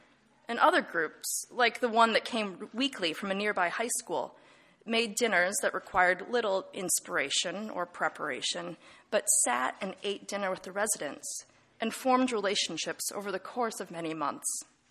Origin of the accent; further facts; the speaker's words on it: Madison, Wisconsin, United States; born there; I was born in Madison, Wisconsin, and baptized as a baby at a tiny rural Lutheran church